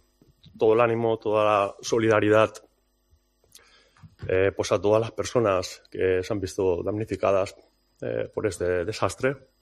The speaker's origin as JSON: {"language": "Spanish", "town": "Massanassa", "region": "Valencian Community", "country": "Spain", "tie": "born or raised there", "said": "hacia mi tierra, hacia Valencia, pues de la comarca del Horta Subut, que está entre todos los pueblos, el mío, Massanassa"}